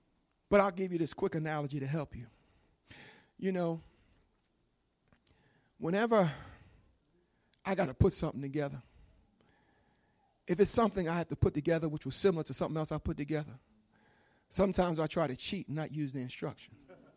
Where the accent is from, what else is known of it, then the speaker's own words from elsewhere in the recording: New Jersey, United States; In all that cold weather I grew up in Jersey, I cannot recall having a cold.